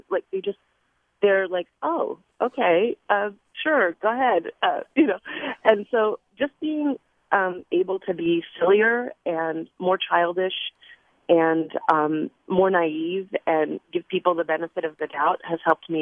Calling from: Berkeley, California, United States; I'm calling from Berkeley.

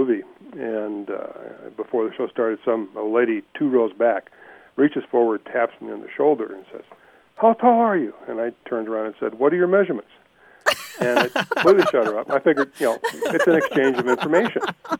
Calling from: Ruidoso, New Mexico, United States; Ruidoso, New Mexico.

